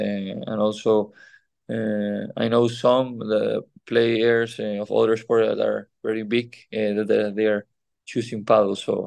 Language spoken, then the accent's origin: English; Motril, Andalusia, Spain; also born or lived in Malaga; I was born in Malaga. We have a house in Marbella, but we have a house where I have been raised. It's in Motril. It's like in the beach of Granada.